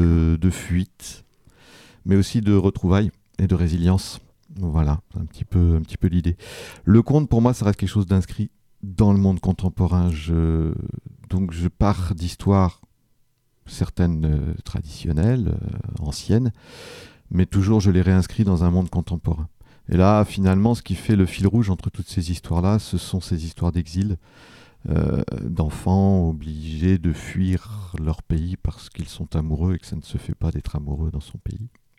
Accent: Alençon, Normandy, France; moi je suis originaire d'Alençon, je suis né donc petite ville quand même, mais je suis né dans le quartier de Persaigne à Alençon, c'est là que j'ai grandi et appris à lire et à écrire.

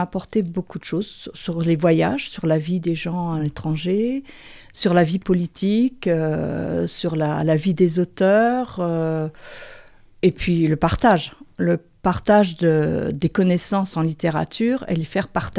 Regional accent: Andouillé, Pays de la Loire, France; born there; parce que je suis née à Andouillé en plus.

